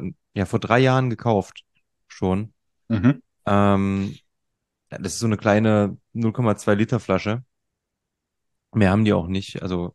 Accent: Jena, Thuringia, Germany; Jena ist ja meine Heimatstadt.

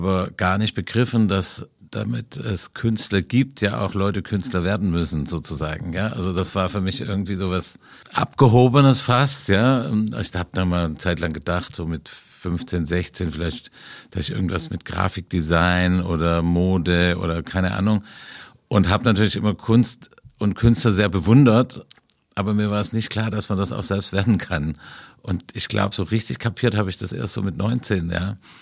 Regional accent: Swabia, Germany; mich vom aus dem Dorf in Schwaben.

